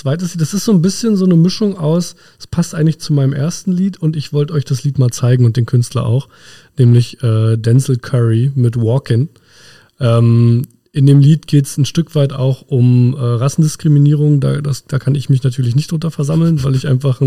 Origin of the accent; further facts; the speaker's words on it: Berlin, Germany; also ich bin in Berlin-Marzahn aufgewachsen